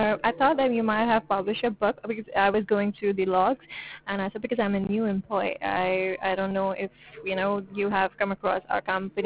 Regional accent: Mumbai, Maharashtra, India; born there; Sorry, I was born in Mumbai.

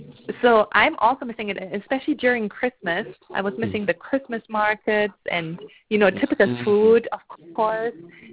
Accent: Germany; accent: German; English is a second language; moved away as an adult; also born or lived in Estonia; I grew up in Germany, so that's my accent is German.

